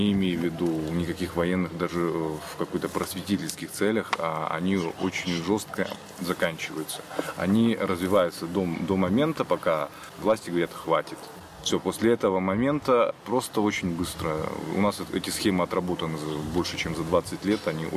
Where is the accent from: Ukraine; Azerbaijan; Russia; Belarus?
Belarus; Brest Region; also born or lived in Minsk; Я родом из Брестской области. Я прожил там до поступления в университет, затем я переехал в Минск. Долгое время я прожил в Минске. То есть я там жил, работал, у меня там семья.